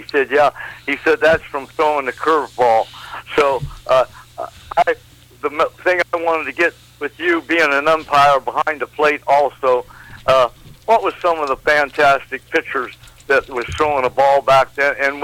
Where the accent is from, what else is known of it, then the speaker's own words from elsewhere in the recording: Ohio, United States; And I said, my goodness, I'm from Ohio.